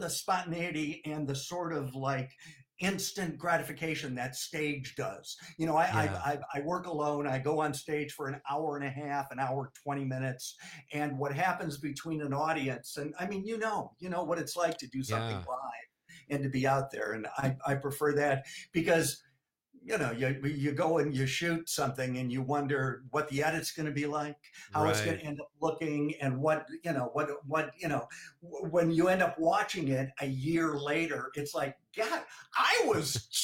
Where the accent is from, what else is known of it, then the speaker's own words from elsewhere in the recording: Milwaukee, Wisconsin, United States; it was all my stories of growing up in Milwaukee, the third born kid of six in an Irish Catholic family.